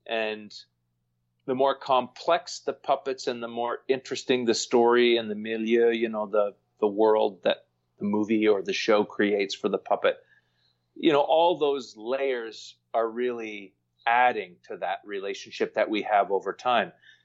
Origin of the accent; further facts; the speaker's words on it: Canada; You're American. I'm Canadian.